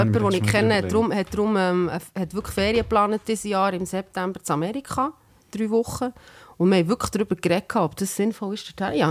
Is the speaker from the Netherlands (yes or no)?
no; Switzerland; ich bin aus der Schweiz